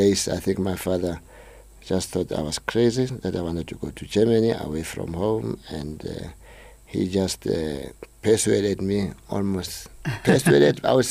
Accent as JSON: {"language": "English", "town": "Soweto", "region": "Gauteng", "country": "South Africa", "tie": "born or raised there", "also_born_or_lived": "Krugersdorp", "said": "I was born in Krugersdorp and I grew up in Soweto. Come from a family of educators."}